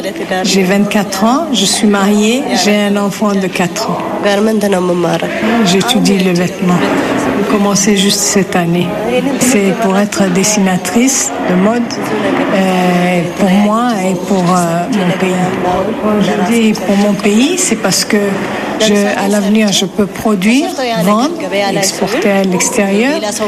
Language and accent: French; Dodola, Oromia, Ethiopia; je voudrais bien installer mon usine dans ma ville natale. Ça s'appelle Dodola, c'est dans la région du Arsi.